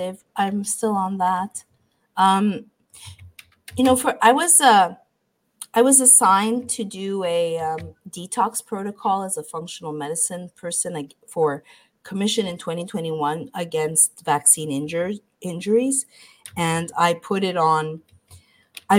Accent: Montreal, Quebec, Canada; moved away; I mean, I came from Montreal, Canada. And I've worked really hard. I've been working since the age of 13.

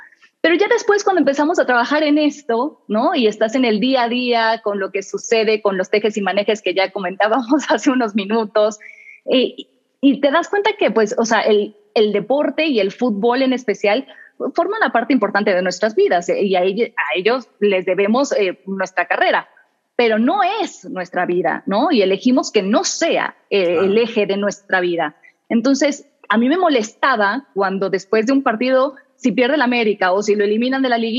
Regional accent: Mexico; aunque nosotros como mexicanos entendemos que en Sudamérica el fútbol y la pasión se entiende y se vive de manera distinta

